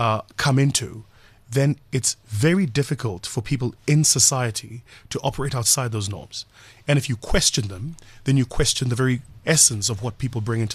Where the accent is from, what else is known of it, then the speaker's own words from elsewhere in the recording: Watville, Gauteng, South Africa; I come from a small township in the East Rand called Watville, which is just outside Benoni.